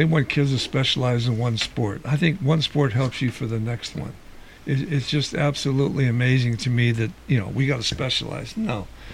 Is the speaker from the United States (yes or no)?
yes; Newton Falls, Ohio, United States; now in Canfield, United States; You think one high school, even my hometown of Newton Falls or Canfield where I live now or any, would ask you to come look at their high school pictures?